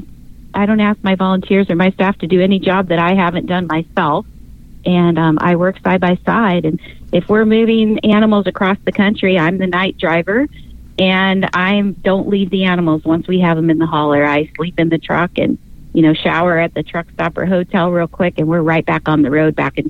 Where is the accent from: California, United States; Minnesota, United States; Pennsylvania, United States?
California, United States; San Diego; and I'm from San Diego